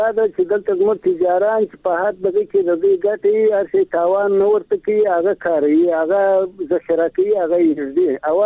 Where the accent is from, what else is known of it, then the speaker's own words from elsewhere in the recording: Helmand, Afghanistan; دلته خو زه په هلمند کې یم، زما خو خپل وطن دی،